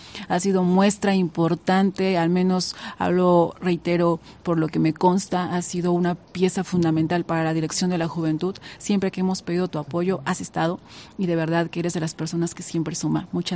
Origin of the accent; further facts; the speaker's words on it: San Bartolo del Llano, State of Mexico, Mexico; en mi caso, pues soy de San Bartolo del Llano